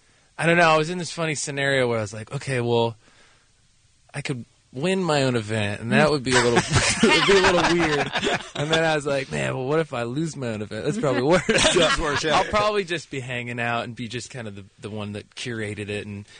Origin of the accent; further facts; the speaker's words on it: California, United States; I mean, I'm born and raised in California